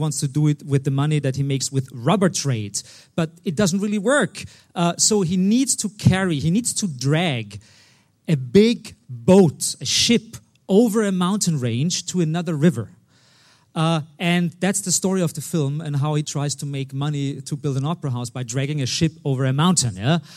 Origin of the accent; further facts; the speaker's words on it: Austria; I'm from Austria. Austria is known for music and mass murder